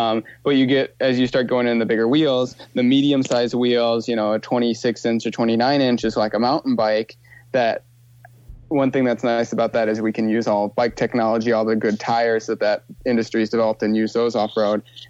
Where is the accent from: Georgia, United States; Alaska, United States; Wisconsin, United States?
Wisconsin, United States; And I'm from Wisconsin, and that was happening in Michigan that summer.